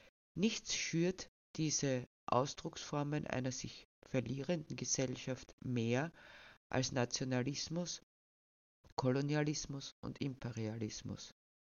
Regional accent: Austria; Ich bin Österreicherin.

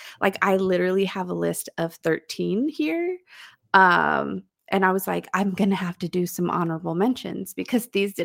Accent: San Francisco, California, United States; So I grew up in San Francisco where my neighbors were all pretty much Asian. There's Asian markets all over the place.

